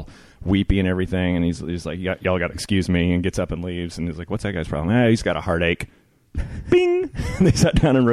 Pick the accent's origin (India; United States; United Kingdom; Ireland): United States; Tennessee; but I am from Tennessee, and I grew up with a lot of this stuff, so that's where I know it.